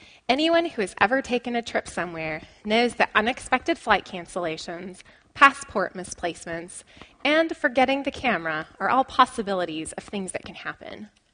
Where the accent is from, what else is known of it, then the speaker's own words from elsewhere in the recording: Billings, Montana, United States; born there; I was born in Billings, Montana.